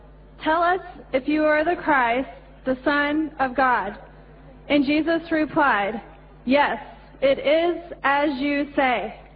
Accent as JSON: {"language": "English", "country": "United States", "said": "Hi, I'm an American student studying culture and theology, and I have a question."}